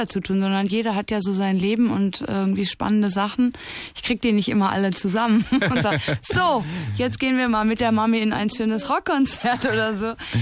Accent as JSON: {"language": "German", "town": "Breckerfeld", "region": "North Rhine-Westphalia", "country": "Germany", "tie": "born or raised there", "said": "Ich gehe auch nächste Woche an den Ort meiner Kindheit zurück, nach Hagen-Breckerfeld, in das Haus, wo ich aufgewachsen bin."}